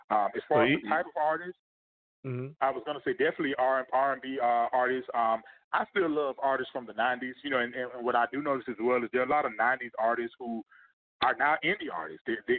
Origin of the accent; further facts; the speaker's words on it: Fort Lauderdale, Florida, United States; Florida, especially, I'm from South Florida. I'm from Fort Lauderdale, but Tallahassee is a smaller city.